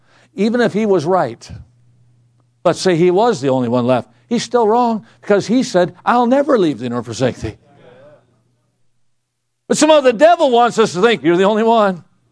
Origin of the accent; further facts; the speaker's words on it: Midwest, United States; I grew up in the Midwest. I had never been to California, much less Los Angeles.